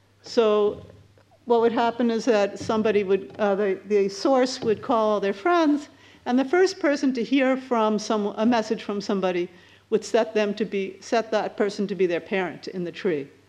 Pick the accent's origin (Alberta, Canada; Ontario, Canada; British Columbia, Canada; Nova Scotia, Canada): British Columbia, Canada; Victoria; And I'm from Victoria, which is on Vancouver Island, as opposed to Vancouver, which is not on Vancouver Island.